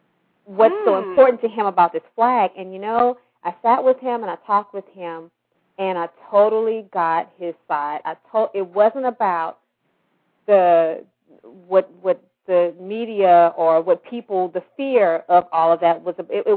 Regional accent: Louisiana, United States; I had to write a paper on, because I'm from Louisiana

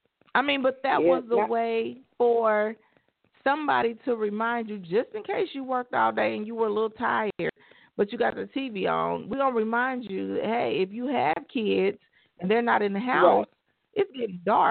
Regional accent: Midwest, United States; Okay, so I know I'm a little bit older than you, but and we're both from the Midwest.

